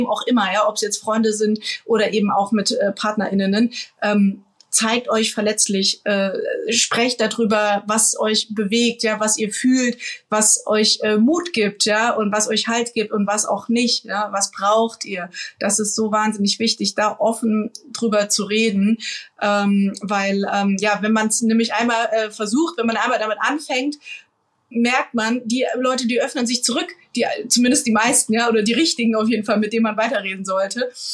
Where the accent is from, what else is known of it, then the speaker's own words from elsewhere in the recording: Frankfurt, Hesse, Germany; früher als Kind waren wir in Hessen, ich komme aus Frankfurt